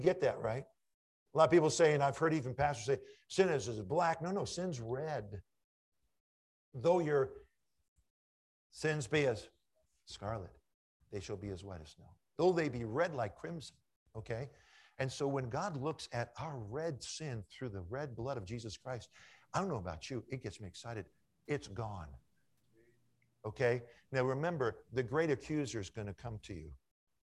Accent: Washington metropolitan area, United States; growing up outside of Washington, D.C., as a little boy, I thought, it'd be really something to meet the president.

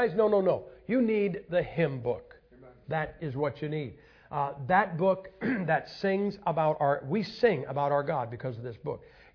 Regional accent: Ohio, United States; Now I'm a Yankee, okay? I'm from Ohio. We beat you. Anyway, I am from Ohio. I tell people, I'm from a Yankee.

